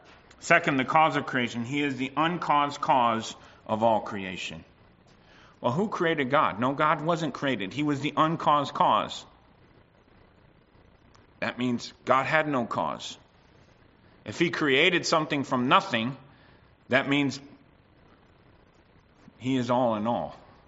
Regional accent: United States; born there; I know I was born in the States, so that probably shocks you, but I'm not a rebel rouser.

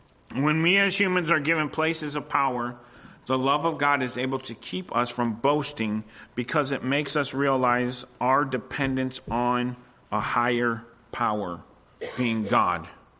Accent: United States; now in Canada; And by the way, I'm a migrant. I'm an immigrant. I came from the United States.

